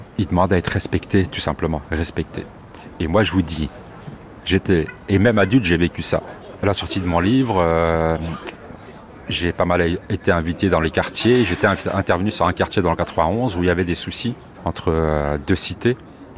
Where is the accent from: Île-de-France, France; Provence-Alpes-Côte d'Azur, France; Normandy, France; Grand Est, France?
Île-de-France, France; Gagny; J'ai 55 ans. Et je suis issu d'une commune qui s'appelle Gagny, dans le 93, qui est limitrophe avec Montfermeil. C'était une cité, on l'appelait ça la cité grise, parce que tous les immeubles étaient de la même couleur, ils étaient gris.